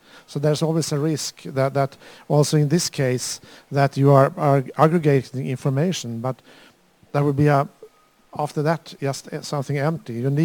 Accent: Sweden; I'm from Sweden, and Sweden is actually number 4 or 5 aggregator to Europeana. We are 9 million inhabitants living out in the forest of Northern Europe.

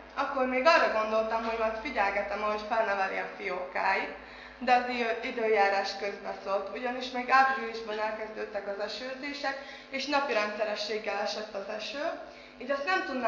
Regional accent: Bogyerék, Trnava Region, Slovakia; Rákóczi Ferenc alapiskolából érkeztem, én most 9. osztályos tanuló vagyok. Szülőfalunk Bogyerék, ez a Csalók közben terül egy 200 lakosú kis település.

